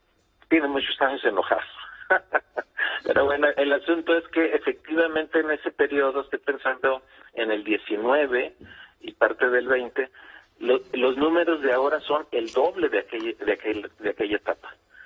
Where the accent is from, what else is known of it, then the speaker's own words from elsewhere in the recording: Mexico; pues somos nosotros, somos mexicanos, y otra vez vamos al norte